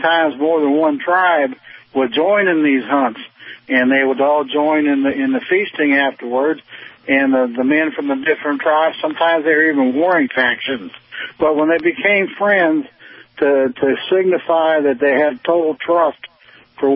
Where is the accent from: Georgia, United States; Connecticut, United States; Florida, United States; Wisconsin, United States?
Wisconsin, United States; Well, I grew up in Wisconsin.